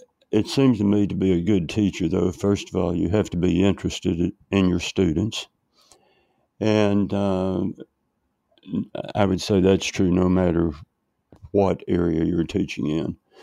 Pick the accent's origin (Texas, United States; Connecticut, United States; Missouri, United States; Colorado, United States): Texas, United States; Mount Vernon; But okay, I grew up, although I was born in West Texas, my family moved to East Texas to outside a small town of Mount Vernon. The summer before I was going into the fourth grade.